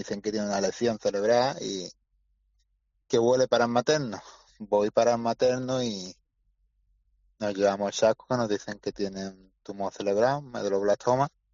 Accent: San Pedro Alcántara, Andalusia, Spain; somos de San Pedro, pues todos los días de Málaga para San Pedro

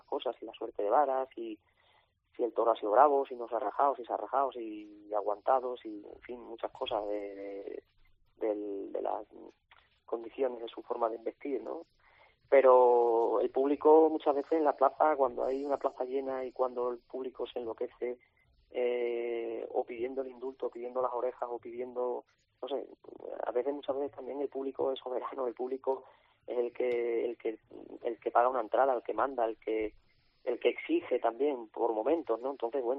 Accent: Cáceres, Extremadura, Spain; aunque antes toreo en mi tierra, en Cáceres, el día 2 de junio

